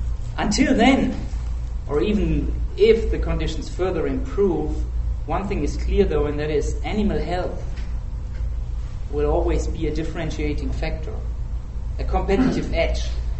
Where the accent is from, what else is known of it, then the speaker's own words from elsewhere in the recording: Germany; also born or lived in Korea; now in United States; So I'm from Germany. I've been with PI for a number of years, have been 3.5 years in Korea for them, and for the last year I've been here in the US.